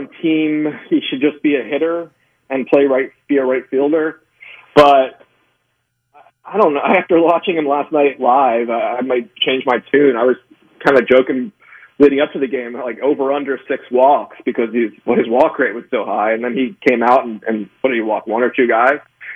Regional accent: Philadelphia, Pennsylvania, United States; I'm from Philly, but Embiid missed too many games.

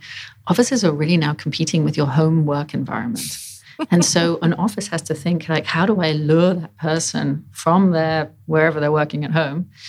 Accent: United Kingdom; I have gardening. I am British.

